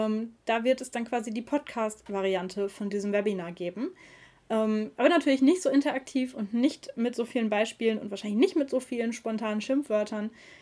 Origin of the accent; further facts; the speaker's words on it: North Rhine-Westphalia, Germany; kommst in die Pötte, wie man bei uns im Ruhrpott sagt.